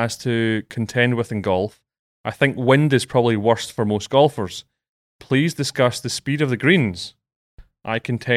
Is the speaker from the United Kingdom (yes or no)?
yes; Scotland, United Kingdom; I grew up in Scotland